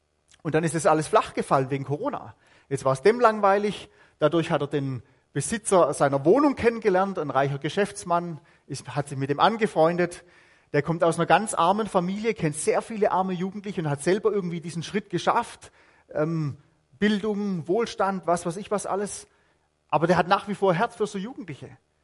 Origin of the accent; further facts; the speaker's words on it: Southern Germany, Germany; Ich bin aus Süddeutschland.